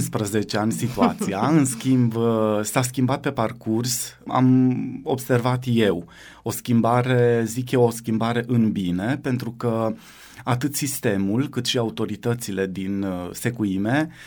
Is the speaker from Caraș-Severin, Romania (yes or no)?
no; Gheorgheni, Harghita County, Romania; Am venit din localitatea Gheorgheni, din județul Harghita. Am 34 de ani.